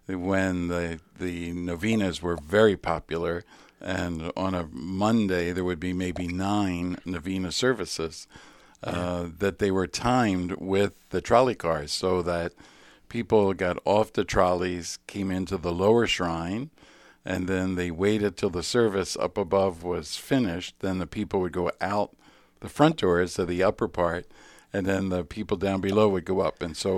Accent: Philadelphia, Pennsylvania, United States; I'm a Philadelphian. I was born here in Philly. I grew up, went to grade school in St. Martin of Tours up on the boulevard.

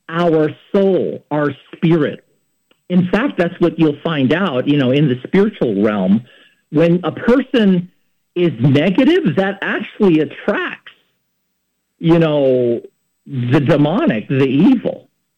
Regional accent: San Francisco, California, United States; I don't know if that's just a Filipino thing or what, but that's why I grew up in San Francisco.

